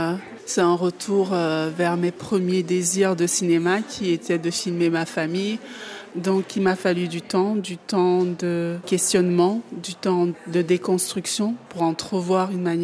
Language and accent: French; Cameroon; pas parce qu'on est camerounaise ou juste en tant qu'être humain.